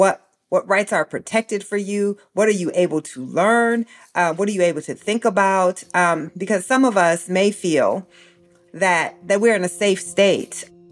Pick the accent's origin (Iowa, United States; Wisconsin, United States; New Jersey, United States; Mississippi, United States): Iowa, United States; even my home state of Iowa, which was known nationally as the crown jewel of education, right? We all grew up taking the Iowa Test of Basic Skills